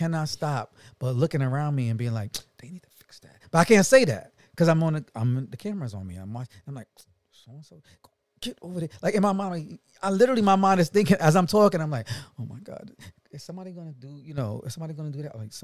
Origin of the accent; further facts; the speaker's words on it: Brooklyn, New York, United States; I am a black man from Brooklyn, New York.